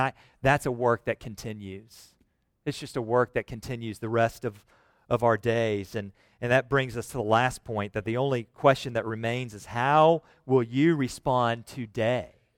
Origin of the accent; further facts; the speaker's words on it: Virginia, United States; also born or lived in Alabama; I think mine was because before first grade, I moved from Alabama to Northern Virginia, and I'm certain they thought my accent was a speech impediment.